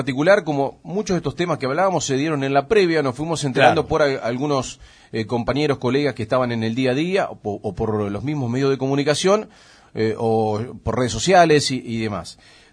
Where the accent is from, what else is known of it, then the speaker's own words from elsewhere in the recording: Argentina; lo que somos los argentinos